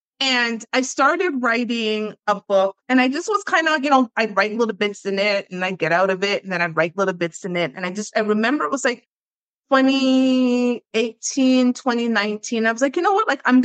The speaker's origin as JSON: {"language": "English", "country": "Jamaica", "said": "like I was supposed to be slow or something because I was from Jamaica. But in my opinion, our education system was advanced, like at least what I had experienced."}